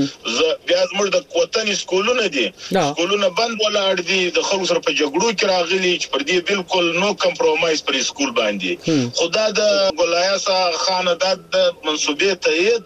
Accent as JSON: {"language": "Pashto", "town": "Zhob", "region": "Balochistan", "country": "Pakistan", "said": "زه د ژوب یم د ژوب پلانکی زیم"}